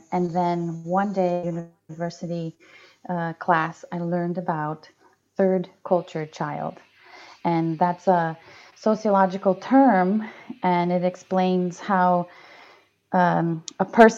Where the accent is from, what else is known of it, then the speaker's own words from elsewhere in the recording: Brazil; also born or lived in Rome, Italy; I'm born in Rome, but I grew up in Brazil. My father's American and my mother, she's English, Polish.